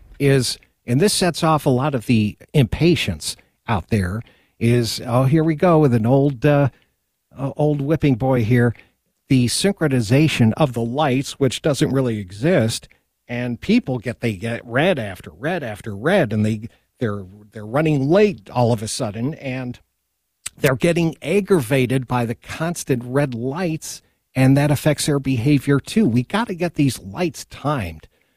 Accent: New York, United States; also born or lived in Reno; No, I'm from New York originally. I spent most of my life in Reno.

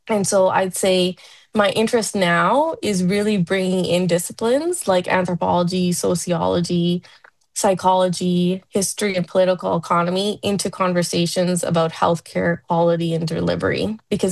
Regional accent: Prince George, British Columbia, Canada; I'm a rural emergency medicine working currently in Northern BC. And I grew up in Prince George in a hardworking Sikh immigrant family. My parents are originally from Punjab.

